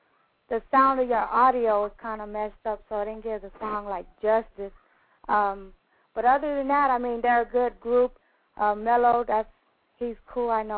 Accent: San Antonio, Texas, United States; Well, I'm from San Antonio, and I've been listening to their music

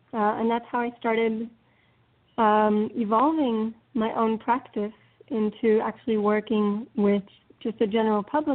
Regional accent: Israel; So I'm originally from Israel. I'm Israeli.

